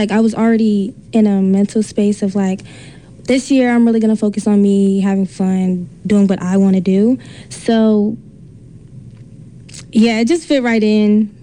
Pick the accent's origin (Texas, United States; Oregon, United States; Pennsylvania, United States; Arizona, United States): Oregon, United States; Portland; growing up in Portland, it's predominantly white